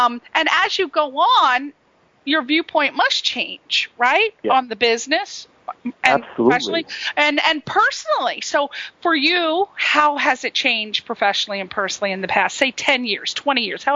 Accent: East Coast, United States; now in Los Angeles, United States; I'm from the East Coast, so I have a different mentality. When I came out here, it was very different. I was culture shocked when I moved out here.

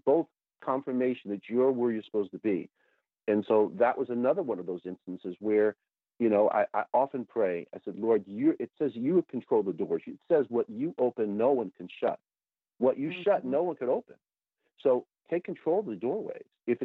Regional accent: New York, United States; I'm pinching myself and looking up to heaven as I'm from the New York area.

